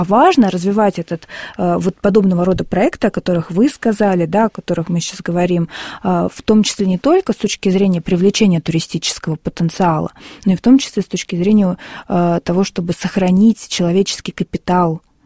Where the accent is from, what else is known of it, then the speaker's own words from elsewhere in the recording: Magadan, Magadan Oblast, Russia; born there; И я родилась в Магадане.